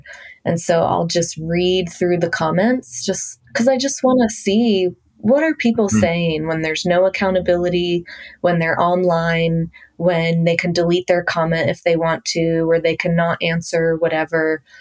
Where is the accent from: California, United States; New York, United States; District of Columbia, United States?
District of Columbia, United States; Washington; And I grew up in Washington, D.C., which is, you know, the hub of the government.